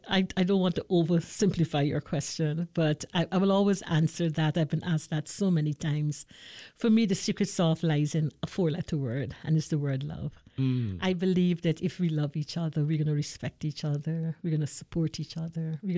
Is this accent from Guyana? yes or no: yes; Guyana; now in United States; Originally, I'm from Guyana, South America, but lived in the United States for 35 years.